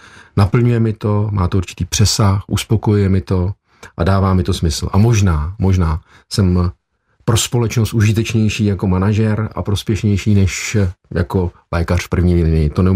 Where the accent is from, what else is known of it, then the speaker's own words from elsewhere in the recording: Plzeň, Plzeň Region, Czechia; Já jsem Plzeňák, jako ostatně většina lidí. Zde vidíte i ten přízvuk. Narodil jsem se na Slovanech a celý život jsem strávil v Plzni.